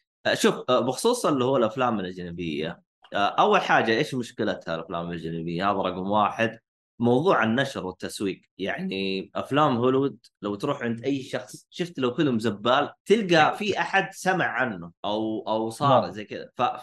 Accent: Saudi Arabia; حتى يبدا السينما عندنا بالسعوديه ينضج

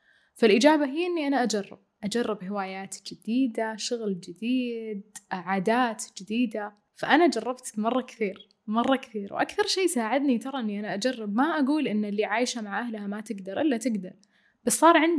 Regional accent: Saudi Arabia; وما شاء الله عندنا بالسعودية الرياضة للجميع

